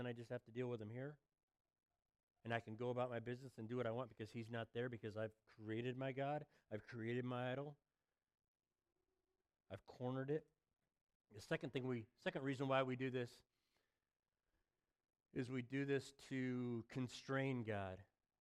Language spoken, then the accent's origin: English; Oregon, United States; I come from Oregon, so I know about the tree huggers.